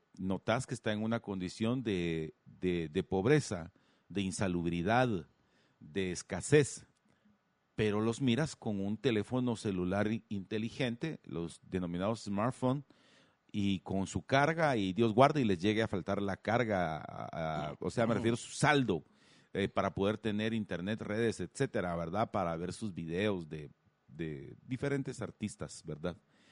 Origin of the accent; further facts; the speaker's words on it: Guatemala; usted y yo como guatemaltecos